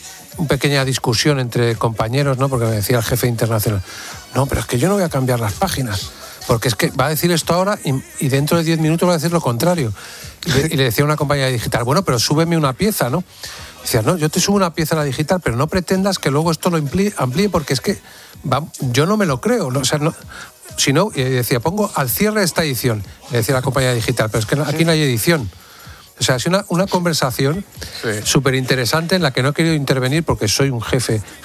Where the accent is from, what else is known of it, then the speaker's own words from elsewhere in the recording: Cádiz, Andalusia, Spain; es lo que en mi tierra, en Cádiz, se llama un desahogo.